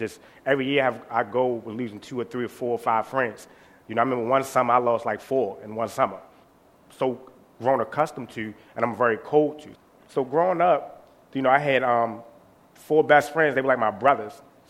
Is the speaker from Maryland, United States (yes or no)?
yes; Baltimore, Maryland, United States; born and raised in West Baltimore. Lived there all my life, never lived anywhere else.